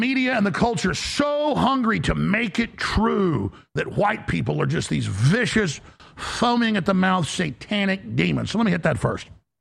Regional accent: Dallas, Texas, United States; This was going on when I grew up in Dallas.

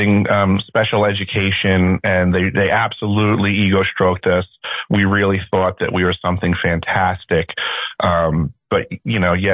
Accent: New York, United States; I grew up on Long Island

